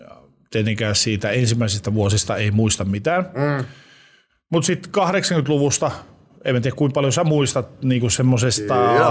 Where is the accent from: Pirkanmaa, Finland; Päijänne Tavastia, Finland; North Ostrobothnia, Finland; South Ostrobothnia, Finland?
North Ostrobothnia, Finland; Oulu; Että mulla on semmoisia välähdyksiä silloin, kun tosiaan lapsuudessani asuin Oulussa